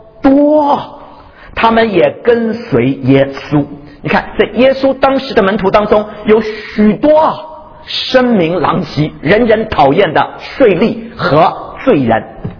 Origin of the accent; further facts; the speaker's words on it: China; 我们中国人说为朋友怎么样，两肋插刀啊